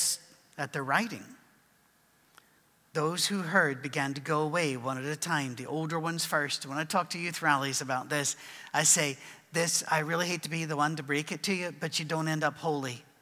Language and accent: English; Scotland, United Kingdom; because they were the cheapest and we're Scottish.